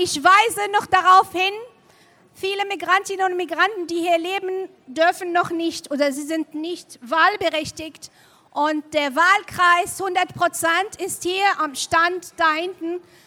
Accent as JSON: {"language": "German", "country": "Morocco", "moved": "yes", "lives_now": "Freiburg, Germany", "said": "Ich komme aus Marokko und lebe seit über 20 Jahren hier in dieser Stadt."}